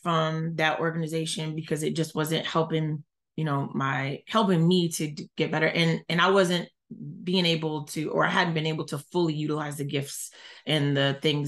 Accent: Atlanta, Georgia, United States; And I'm from Atlanta, so that's not, it was not helping me to get adjusted to being here.

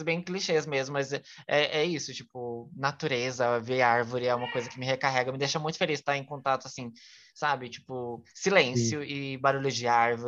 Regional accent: São Paulo, Brazil; a gente mora numa cidade que é muito barulhenta, aqui, tipo, por mais que não seja o centro, eu moro na Zona Leste, né, sou de Itaquera, ZL

